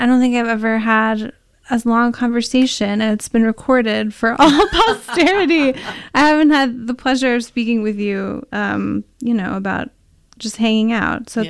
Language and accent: English; Pacific Northwest, United States; And I grew up in the Northwest, but, you know, my dad's Mexican.